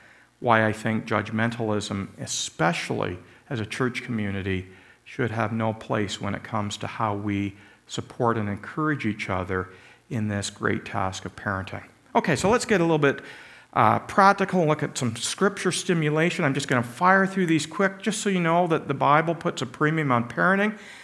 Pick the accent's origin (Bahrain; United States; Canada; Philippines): Canada; to me, I'm a Canadian. I'm in Canada. I live in the London area.